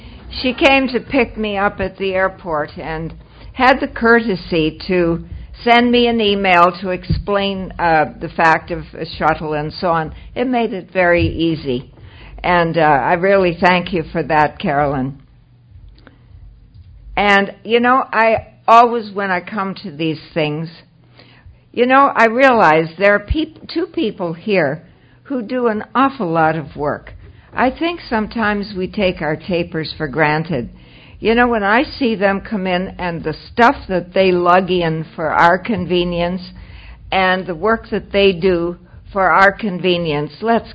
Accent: Toronto, Ontario, Canada; I'm from Toronto.

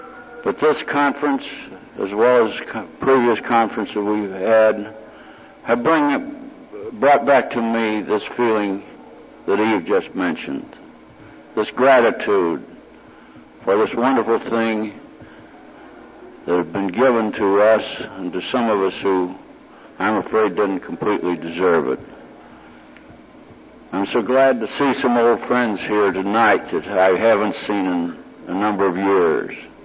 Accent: Springfield, Illinois, United States; I'm from Springfield, Illinois.

